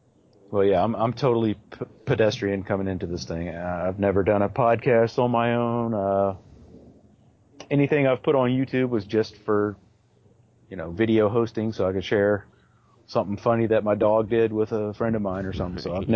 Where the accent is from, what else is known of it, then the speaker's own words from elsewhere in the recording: Georgia, United States; Where I grew up in Georgia, it was predominantly African American.